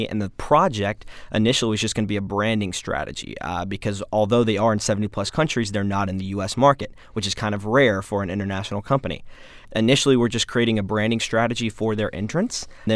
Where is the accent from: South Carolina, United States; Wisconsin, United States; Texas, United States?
South Carolina, United States; Florence; Yeah, so I'm originally from Florence, just about an hour away from Coastal